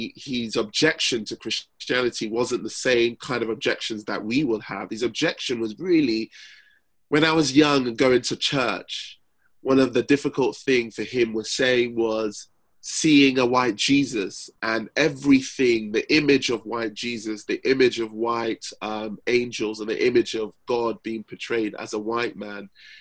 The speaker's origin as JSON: {"language": "English", "country": "Nigeria", "said": "Like, for example, I'm Nigerian, I'm British Nigerian"}